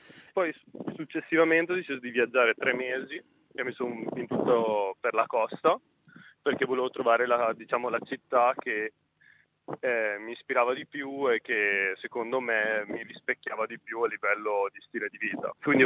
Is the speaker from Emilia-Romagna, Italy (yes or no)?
yes; Ferrara, Emilia-Romagna, Italy; now in Australia; io ho 30 anni, vengo da Ferrara, una piccola città diciamo tra Bologna e Venezia, su nel nord Italia, nord-est Italia.